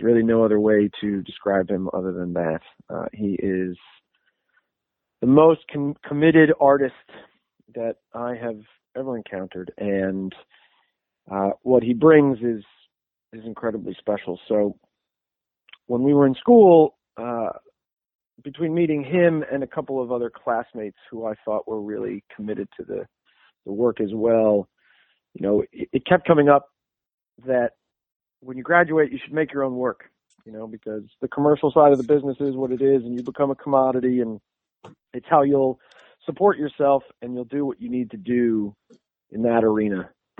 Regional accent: Brooklyn, New York, United States; I'm a Brooklyn guy, right? So I grew up in Bay Ridge.

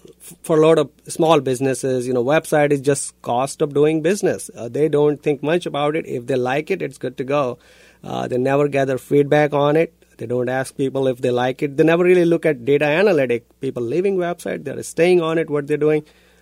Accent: northern India, India; moved away as an adult; now in Iowa, United States; I grew up in northern India, very, very close to New Delhi, about 100 miles outside of Delhi. I get to Iowa in 1997.

